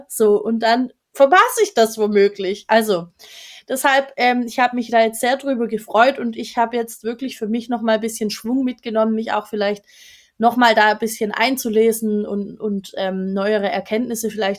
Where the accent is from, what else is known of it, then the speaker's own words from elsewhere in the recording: Baden-Württemberg, Germany; Wir sind ja beide aus dem Schwabeländle.